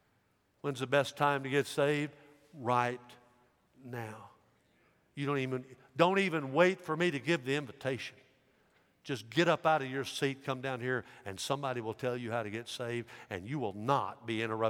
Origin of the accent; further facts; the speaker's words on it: Dyersburg, Tennessee, United States; When I was a little boy growing up in Dyersburg, we used to sing this song.